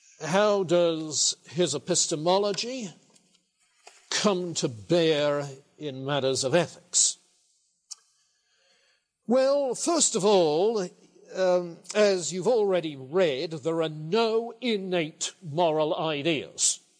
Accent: Dover, South East England, United Kingdom; born or raised there

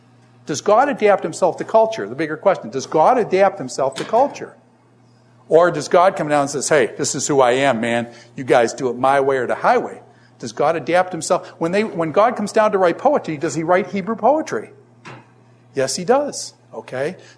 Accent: Niagara Falls, New York, United States; also born or lived in Israel / Tennessee; I was originally from Niagara Falls, New York area. And then lived in Israel, lived in Tennessee. I lived in Tennessee for a while.

